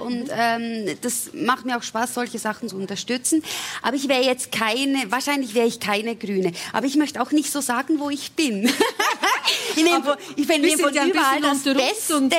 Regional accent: Switzerland; ich bin wirklich ein ganz, ganz stolzer Schweizer und ich lebe so gerne in diesem Land und bin so dankbar, dass meine Heimat nehmen darf, auch die Leute, die da sind.

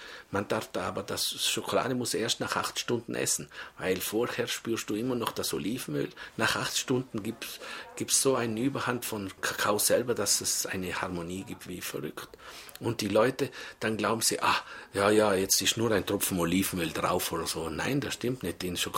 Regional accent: Trentino-Alto Adige, Italy; now in Switzerland; Ich komme ja aus Südtirol und da haben wir ja auch immer nur so gearbeitet mit Butter.

